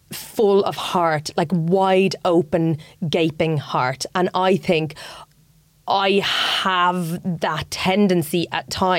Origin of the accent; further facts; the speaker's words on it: Ireland; as an Irish, as a young woman who felt kind of suffocated, I suppose, by being in a small town